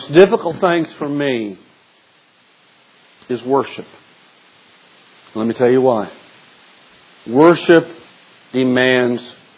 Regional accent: Wichita, Kansas, United States; born there; also born or lived in Topeka / Fort Worth / Lubbock; now in Dallas, United States; I was born in Wichita, Kansas. From there, I moved to Kansas City. From there to Topeka. From there to Fort Worth. From there to Lubbock, Texas. The last 40-plus years, I've been in the Dallas area.

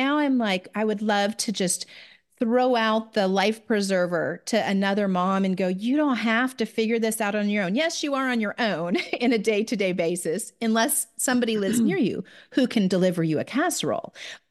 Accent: Canada; born there; My sister was born in Washington. I was born in Canada, and my brother was born in Phoenix.

